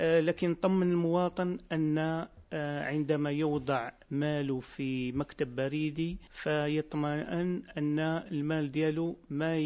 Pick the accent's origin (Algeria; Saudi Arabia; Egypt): Algeria; وهذه يعني ثقافة جديدة علينا احنا كجزائريين.